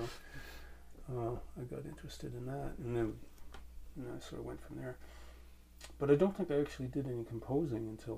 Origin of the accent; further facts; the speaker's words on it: North Plainfield, New Jersey, United States; now in Vermont, United States; No, I was from New Jersey, from North Plainfield, New Jersey.